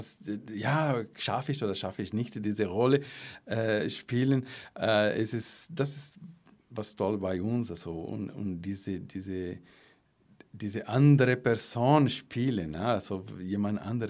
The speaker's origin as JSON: {"language": "German", "country": "Brazil", "second_language": "German", "lives_now": "Germany", "said": "Ich komme aus Brasilien, ich bin kein Deutscher."}